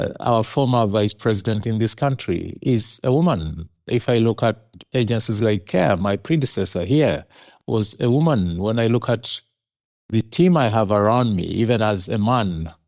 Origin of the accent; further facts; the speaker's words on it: Uganda; born there; I was born in Uganda. I was born in poverty, around poverty.